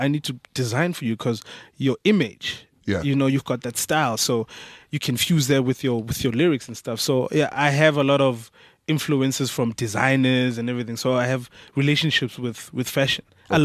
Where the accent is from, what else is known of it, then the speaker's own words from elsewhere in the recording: Gauteng, South Africa; I'm from the East Rand.